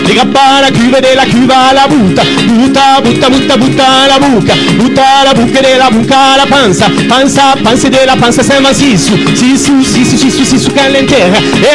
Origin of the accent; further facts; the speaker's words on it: Nice, Provence-Alpes-Côte d'Azur, France; Et c'est un bal façon nissarde, parce que on vient de Nice, et on fait un mélange avec le style toulousain.